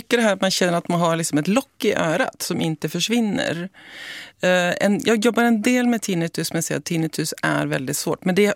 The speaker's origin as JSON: {"language": "Swedish", "country": "Norway", "said": "det är skillnad på Norge och Sverige för jag är norsk."}